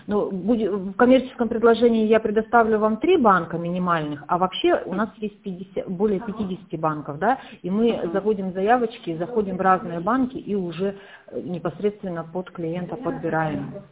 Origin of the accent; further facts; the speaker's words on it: Irkutsk, Irkutsk Oblast, Russia; Город как Иркутск.